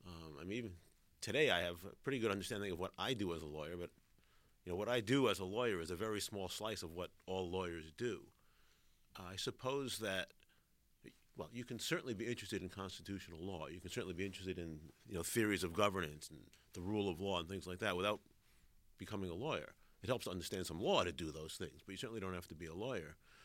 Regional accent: New York City, New York, United States; Well, I grew up in the Bronx in New York City. Went away to college.

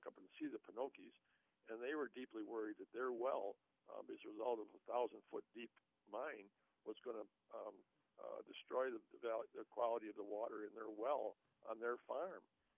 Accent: Janesville, Wisconsin, United States; Rock County had been, including my hometown Janesville, had been clobbered.

